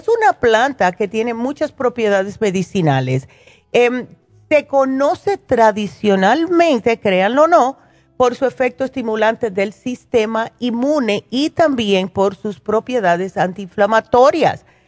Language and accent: Spanish; Cuba; moved away; Díganmelo a mí, que siendo cubana, lo que más comíamos nosotros era puerco.